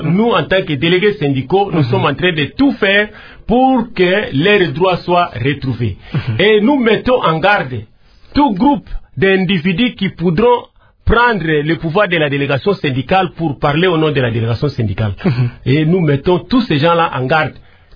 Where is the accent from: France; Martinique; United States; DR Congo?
DR Congo; nous sommes des Congolais